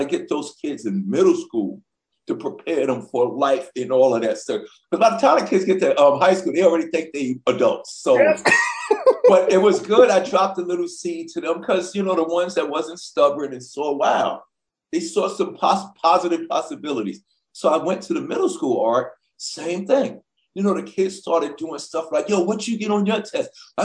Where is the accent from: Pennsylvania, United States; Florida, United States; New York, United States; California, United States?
New York, United States; Queens; I grew up in Queens like you.